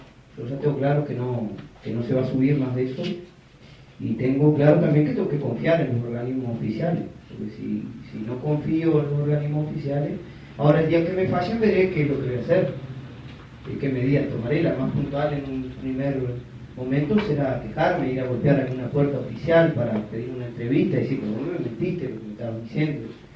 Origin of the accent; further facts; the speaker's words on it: Tacuarembó, Uruguay; soy maestro de esta localidad. Hace 15 años que vivo acá, soy de Tacuarembó.